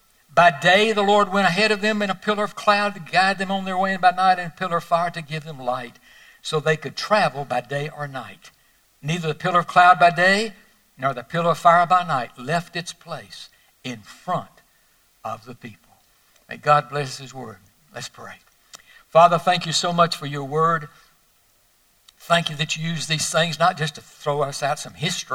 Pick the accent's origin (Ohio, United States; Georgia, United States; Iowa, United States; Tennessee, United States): Tennessee, United States; Nashville; You know, I'm from Nashville, so I used to say, I'm going to the Holy Land.